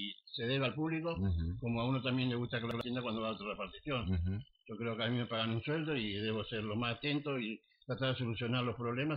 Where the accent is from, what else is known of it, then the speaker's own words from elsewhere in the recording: Concordia, Entre Ríos, Argentina; Nací en Concordia, me crié en calle Mitre de la Madrid